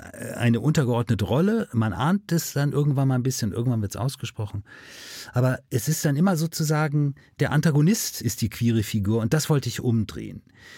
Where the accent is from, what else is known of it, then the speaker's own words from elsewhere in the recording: Hamburg, Germany; Wir sind beide aus dem Norden von Hamburg.